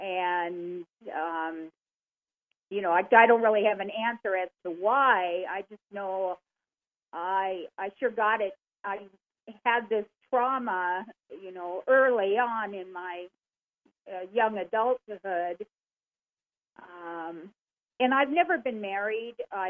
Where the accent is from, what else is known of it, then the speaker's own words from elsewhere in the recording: Corona, California, United States; Yes, and I'm living in the house that I grew up in.